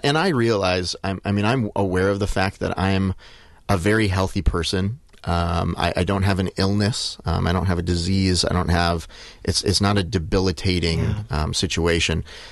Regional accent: Madison, Wisconsin, United States; I grew up here in Madison. I went to Crestwood Elementary School.

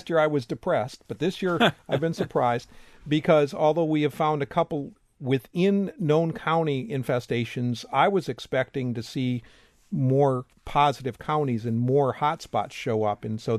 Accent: Wisconsin, United States; Growing up in Wisconsin and I never would have thought I would see cases of human bot fly here.

